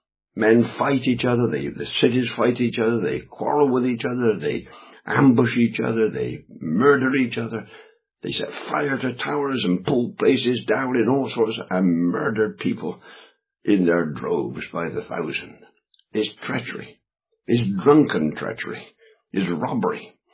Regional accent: England, United Kingdom; I'm an Englishman, so I'm not following what's going on at the moment with Mr. Trump and the American tweets and all the rest of it.

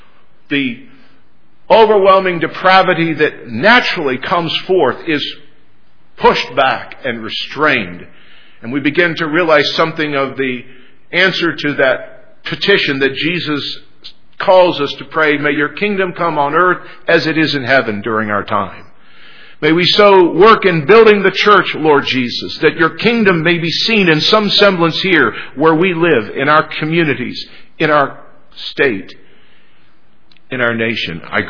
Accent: West Virginia, United States; also born or lived in Mississippi; I lived in Mississippi for 4 years, relatives in North Carolina for years. I was raised in West Virginia, lost my accent.

